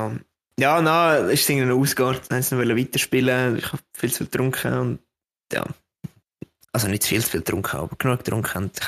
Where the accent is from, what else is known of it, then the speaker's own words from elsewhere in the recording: Switzerland; Wir als Schweizer